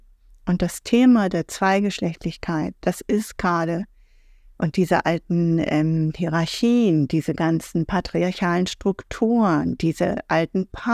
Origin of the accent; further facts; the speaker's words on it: Iraq; now in Germany; meine irakische zweite Staatsbürgerschaft, die eigentlich meine erste gewesen war